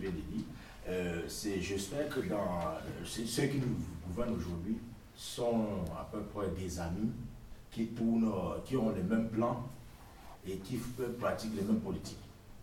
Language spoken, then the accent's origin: French; France; Je vois que je ne suis même pas fier de notre exemple en tant que Français.